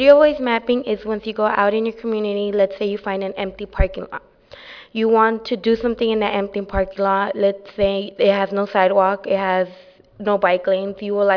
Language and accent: English; Bakersfield, California, United States; I'm here from Bakersfield